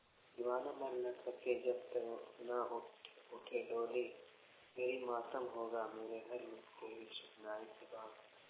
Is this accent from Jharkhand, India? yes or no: yes; Biratar, Jharkhand, India; बोकारो जिला के रहने वाला हूँ। चंदन क्यारी थाना बिरातार के रहने वाला ग्राम बिरातार है